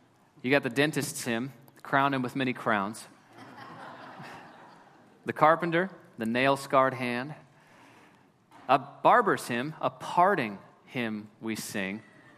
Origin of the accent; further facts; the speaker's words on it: the Ozarks, United States; Well, I grew up in the Ozarks learning to drive on those winding 55-mile-an-hour two-lane roads.